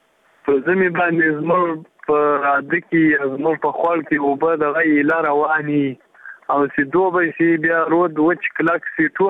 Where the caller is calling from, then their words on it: Zabul, Afghanistan; د زابل ولایت نه خبره درسره کوم.